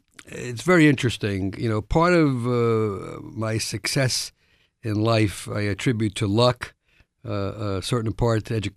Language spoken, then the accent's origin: English; Bronx, New York, United States; Basically, I was born in the South Bronx, first generation of my family to get born in America, first generation of my family to get a college degree. I went to public school in the Bronx, PS 75.